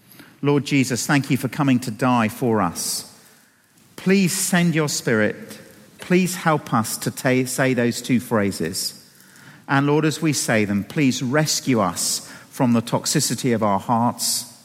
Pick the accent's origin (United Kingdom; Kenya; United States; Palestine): United Kingdom; England; we're classically English. The English do this.